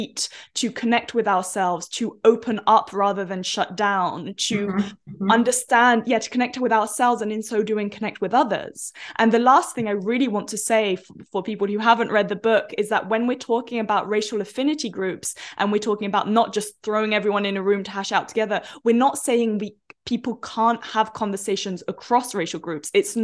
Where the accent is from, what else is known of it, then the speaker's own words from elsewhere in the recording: India; born there; I was born in India and I've spent time there